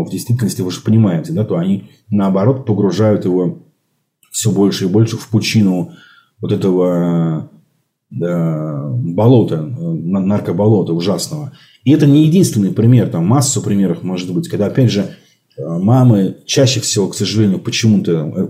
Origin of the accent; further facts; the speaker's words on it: Russia; я, допустим, россиянин, но я не русский